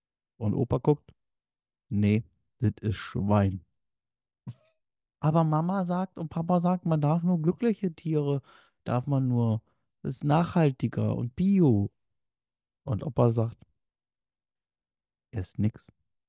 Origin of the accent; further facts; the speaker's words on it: North Germany, Germany; Ich komme aus dem Norden, ich habe hier so Großstädte.